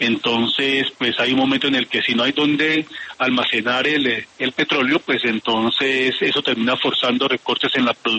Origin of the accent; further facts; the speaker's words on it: Colombia; como colombianos